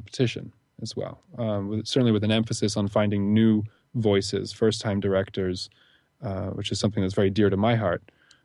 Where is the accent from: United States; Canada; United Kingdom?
United Kingdom; England; born there; I was born in the UK before 1978.